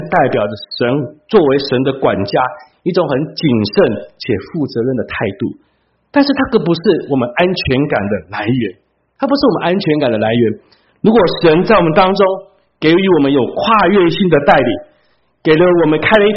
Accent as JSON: {"language": "Chinese", "country": "Taiwan", "said": "因为其实我是台湾来、哦、我们在台湾的教会我们也是宣教士来建立的教会"}